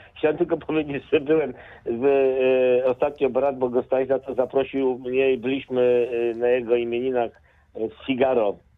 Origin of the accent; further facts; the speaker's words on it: Poznań, Greater Poland Voivodeship, Poland; jestem poznaniakiem, wielkopalnieniem od krwi kości i po pradziadach nawet.